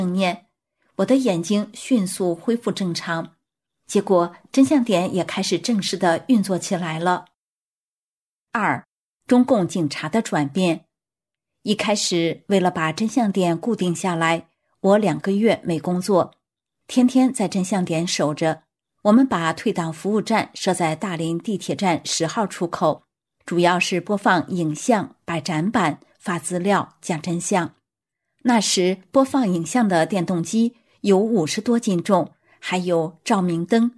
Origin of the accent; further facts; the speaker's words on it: China; moved away as an adult; 你也是中国人，我也是中国人，我就跟你讲一下我的经历。我在中国时开了两家饭店